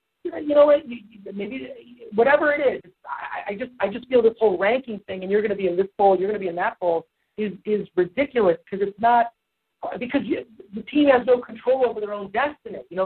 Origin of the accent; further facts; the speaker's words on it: Detroit, Michigan, United States; because it's a regional thing, growing up in Detroit and growing up in Michigan, I do root for Michigan